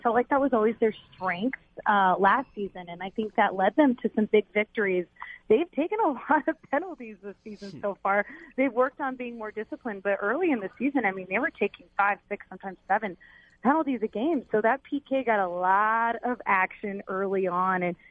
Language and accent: English; Denver, Colorado, United States; I'm from Denver, so I you know, grew up in this town.